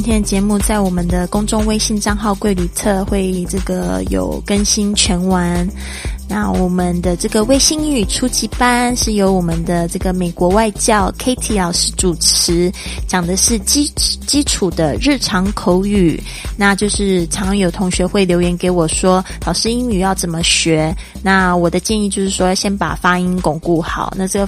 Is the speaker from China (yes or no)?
no; Taiwan; now in United States; 在美国常就是人家都以为就是我是从泰国来的，我会说哦，就是从台湾